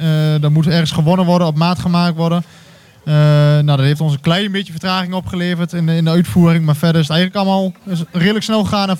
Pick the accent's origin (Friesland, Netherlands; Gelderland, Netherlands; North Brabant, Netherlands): Gelderland, Netherlands; Lichtenvoorde; ik kom zelf dan uit Lichtenvoorde. Daar hebben we niet zo'n mooi plein.